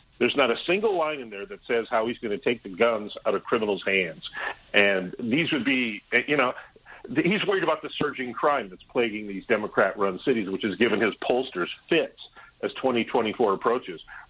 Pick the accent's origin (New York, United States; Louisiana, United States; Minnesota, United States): Minnesota, United States; it's the same thing going on in my home state of Florida, or of Minnesota.